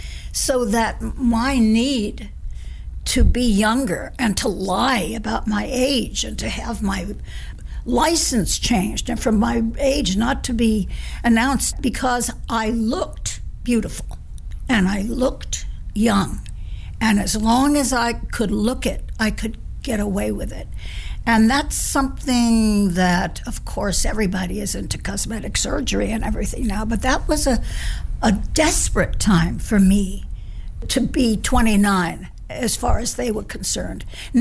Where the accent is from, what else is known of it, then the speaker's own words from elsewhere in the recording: New York, United States; I grew up on Riverside Drive without a thought in my head, except when the next boy was going to come by.